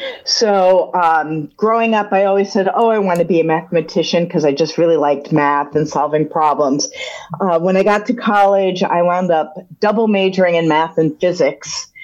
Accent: New Jersey, United States; now in Boston, United States; I am from New Jersey, surprisingly.

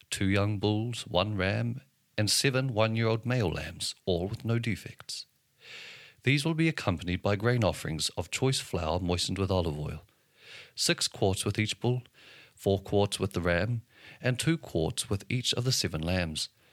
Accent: New Zealand; accent: New Zealand; They're quite hard for me to pronounce in my New Zealand accent.

